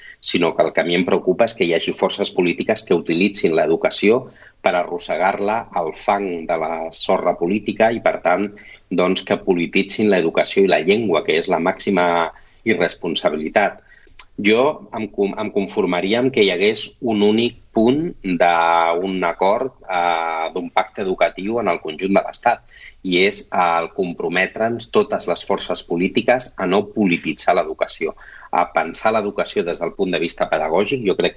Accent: Sabadell, Catalonia, Spain; d'un barri que coneixes molt bé castellanoparlant a Sabadell, que és el de Torre Romeu, i si jo avui sóc bilingüe és gràcies al model d'immersió lingüística, no?

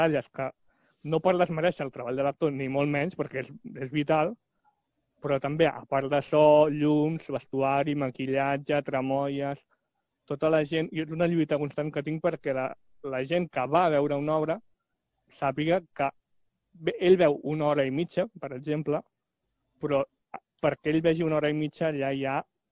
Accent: Vilassar de Mar, Catalonia, Spain; now in Cornellà de Llobregat, Spain; jo sóc de províncies, que dic. És a dir, jo no sóc de Cornellà, porto 12 anys aquí, però jo sóc de Vilassar de Mar. I estic a una companyia de teatre d'allà com a tècnic, això sí.

